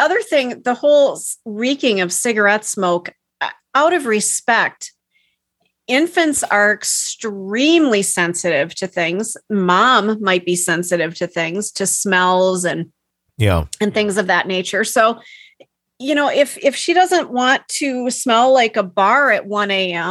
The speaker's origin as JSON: {"language": "English", "region": "Minnesota", "country": "United States", "tie": "born or raised there", "said": "No, I was raised in Minnesota."}